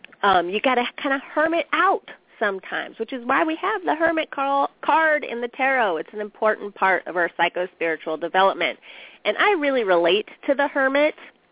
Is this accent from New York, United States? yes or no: no; Bakersfield, California, United States; I grew up in Bakersfield where it's like 10 million degrees 6 months out of the year. It's so hot there.